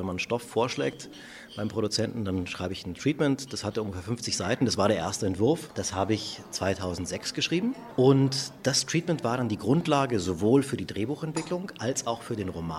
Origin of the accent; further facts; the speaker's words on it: Munich, Bavaria, Germany; born there; ich habe eine deutsche Mutter, ich bin in München geboren und mein Vater kam in den 60er Jahren als Medizinstudent aus Tunis.